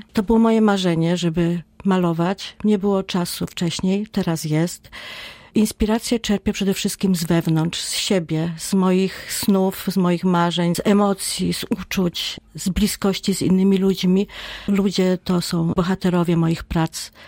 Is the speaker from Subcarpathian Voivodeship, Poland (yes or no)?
yes; Rzeszów, Subcarpathian Voivodeship, Poland; z racji, że jestem rzeszowianką od urodzenia. Myślę, że Rzeszów nas potrzebuje